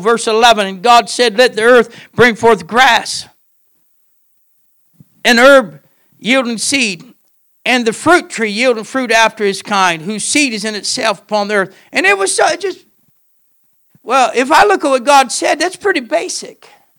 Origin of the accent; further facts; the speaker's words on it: Florida, United States; And I grew up hunting in the Everglades, so I hunt with people.